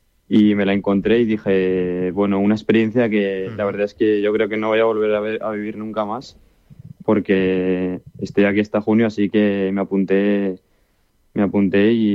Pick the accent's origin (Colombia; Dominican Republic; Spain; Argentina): Spain; Zaragoza, Aragon; now in Sweden; la bandera del Real Zaragoza, que es la ciudad de donde vengo. Y orgulloso, la verdad.